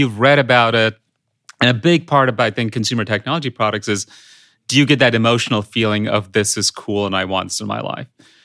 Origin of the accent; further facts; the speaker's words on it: India; English is a second language; I grew up in India as a child of American pop culture. In fact, that's how I learned English.